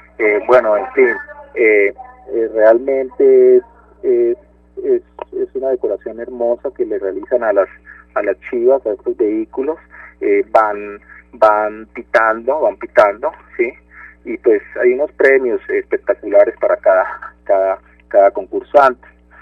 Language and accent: Spanish; Neiva, Huila, Colombia; Sí, así es, soy de Neiva, nacido en el año 1977. Mis padres también son de Neiva, toda mi familia es oriunda de esta ciudad.